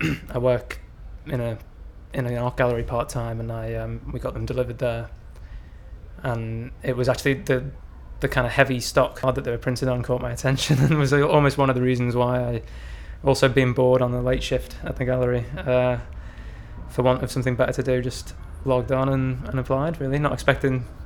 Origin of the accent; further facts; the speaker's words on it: Liverpool, North West England, United Kingdom; I'm 29 years old, and I'm from Liverpool.